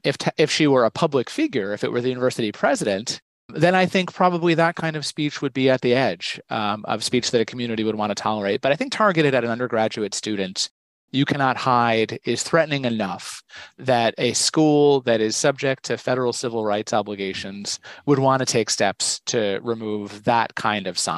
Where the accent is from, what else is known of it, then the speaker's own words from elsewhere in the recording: New Haven, Connecticut, United States; And I remember growing up in New Haven in a college community